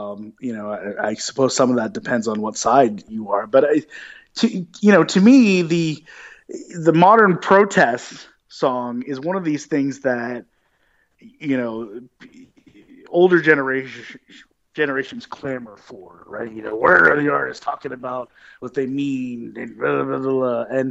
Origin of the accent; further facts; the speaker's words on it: Georgia, United States; also born or lived in North Carolina; I lived in North Carolina for a while. And as you know, I'm from Georgia.